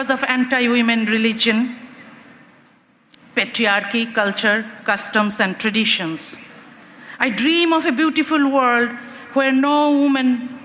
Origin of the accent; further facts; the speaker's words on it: Bangladesh; You know, I came from Bangladesh.